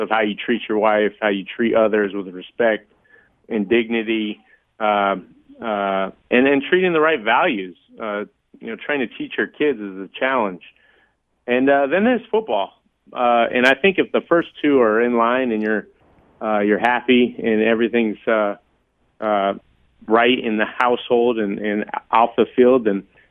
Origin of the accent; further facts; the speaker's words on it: Rancho Cucamonga, California, United States; When I say I'm from Rancho Cucamonga, they say, that can't be real.